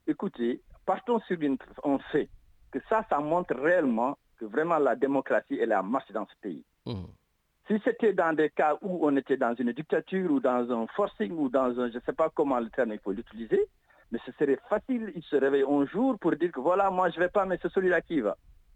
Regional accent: Senegal; on a la chance en tant que Sénégalais

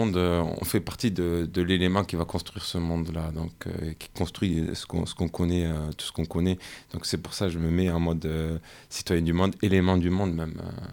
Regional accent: Provence-Alpes-Côte d'Azur, France; Donc, me présenter, ben, je suis un habitant marseillais, maintenant depuis quelques années, mais je suis natif de la Provence, de là où il y a les lavandes, les oliviers, même si Marseille, ça fait partie de la Provence.

